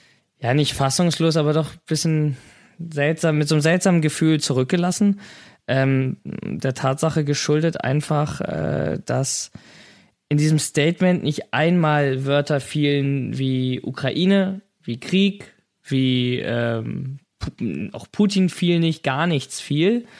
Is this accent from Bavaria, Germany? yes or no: no; Hamburg, Germany; Wir kommen aus Hamburg.